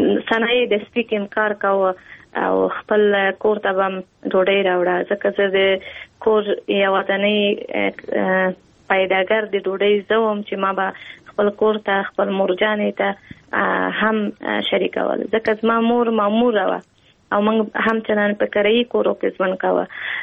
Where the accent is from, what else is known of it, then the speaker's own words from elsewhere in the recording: Kabul, Afghanistan; دی کابل پانتون نفارغه یم. فقط فیلن لسانسیم او پا کابل که زیگیده لیم، پا کابل که لویسویم، پا کابل که مو تحصیلات مخکې وړي.